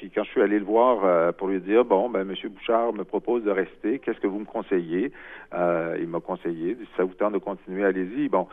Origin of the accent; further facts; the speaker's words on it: Quebec, Canada; On est Québécois, mais on a des intérêts qui sont divergents.